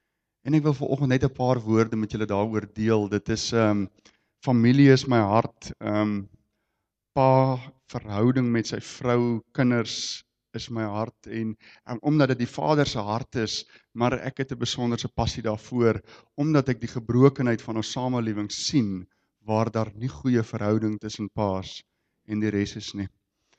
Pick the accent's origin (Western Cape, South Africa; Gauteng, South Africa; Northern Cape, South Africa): Western Cape, South Africa; Ceres; Ek kom daar uit Ceres uit.